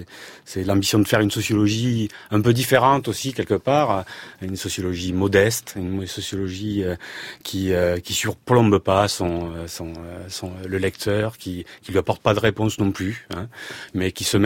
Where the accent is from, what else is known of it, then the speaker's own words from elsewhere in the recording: Occitanie, France; moved away as an adult; Moi, je viens du Gers, j'ai été élevé à la campagne aussi, je suis monté à Paris pour faire mes études, comme on dit